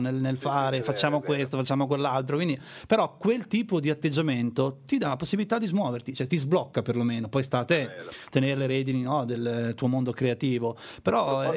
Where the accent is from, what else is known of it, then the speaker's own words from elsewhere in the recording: Piedmont, Italy; Sono originario provincia di Asti, ma ho studiato a Palazzo Nuovo a Torino, a lingua a Torino. E ho dovuto emigrare un po' subito